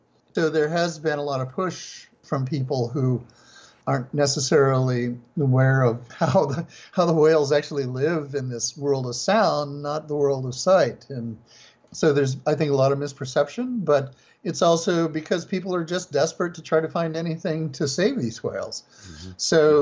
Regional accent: Idaho, United States; When I was a kid growing up in Idaho, my family had a cabin there in Stanley area.

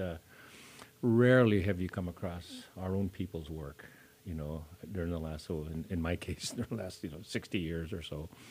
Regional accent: Kotzebue, Alaska, United States; And I'm from Kotzebue. I'm a Kikiktarugmi, as we say, a person from a little island, sort of.

